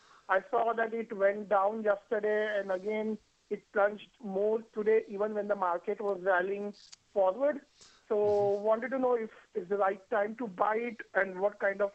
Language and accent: English; Princeton, New Jersey, United States; I'm from Princeton, New Jersey.